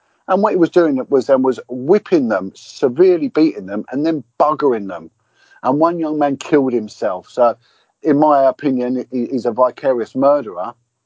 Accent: United Kingdom; Whether they want to erode us as British people, turn us into morons, well, they've done a good job of that.

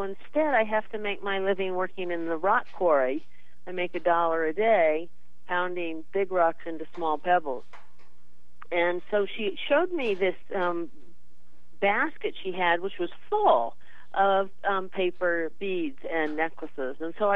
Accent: Boulder, Colorado, United States; also born or lived in San Francisco; I'm from Boulder, Colorado. I actually live in a small village outside of Boulder called Gold Hill, but I've been in Colorado. I was born in San Francisco, and then I've lived in Boulder for almost 30 years now.

